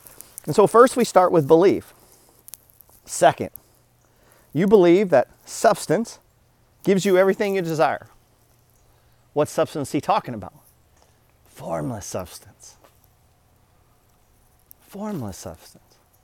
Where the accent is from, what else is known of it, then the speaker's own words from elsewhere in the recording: United States; born there; I'm grateful, one, that I was born in America and not Iraq.